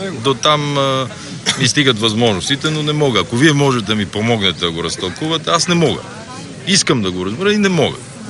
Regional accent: Shopluk, Bulgaria; аз поне съм от Шопския край.

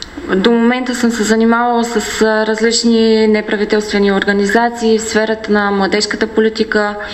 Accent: Sliven, Sliven Province, Bulgaria; Здравейте … на 25 години, от Сливен съм.

